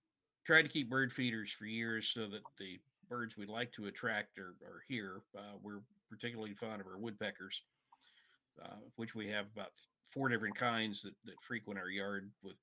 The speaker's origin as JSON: {"language": "English", "town": "Norfolk", "region": "Virginia", "country": "United States", "tie": "born or raised there", "said": "I grew up in Norfolk, and our family property was on a body of water that connected eventually to the Chesapeake Bay."}